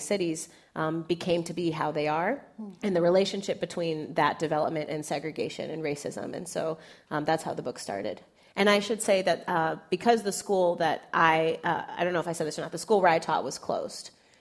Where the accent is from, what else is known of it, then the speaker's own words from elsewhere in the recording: Chicago, Illinois, United States; Yeah, so I grew up in Chicago, as you mentioned, and I attended Chicago public schools my whole life.